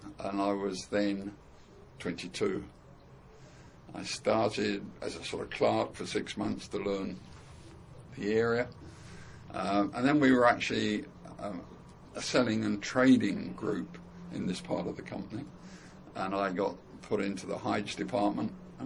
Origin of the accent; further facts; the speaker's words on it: London, United Kingdom; I'm a Londoner. I was born in Crisis Week before the Second World War. Had a normal London suburban schooling.